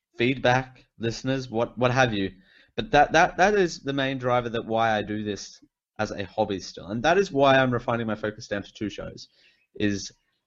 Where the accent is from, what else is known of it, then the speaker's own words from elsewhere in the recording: Australia; I'm Australian and live in Australia